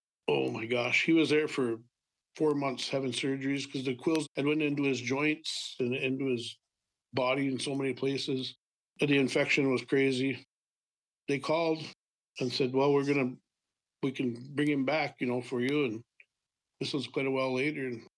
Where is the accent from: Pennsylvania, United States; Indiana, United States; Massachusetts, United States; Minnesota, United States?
Minnesota, United States; Bena; we grew up living in Bena behind a big fish there